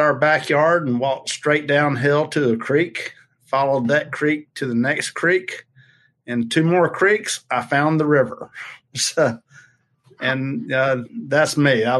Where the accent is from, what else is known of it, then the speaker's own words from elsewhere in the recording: Augusta, Georgia, United States; we probably fished there once or twice a week when I was growing up in Augusta.